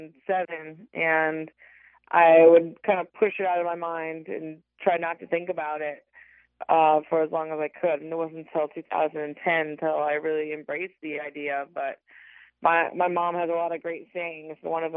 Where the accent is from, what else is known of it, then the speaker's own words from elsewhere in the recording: North Dakota, United States; And I grew up in North Dakota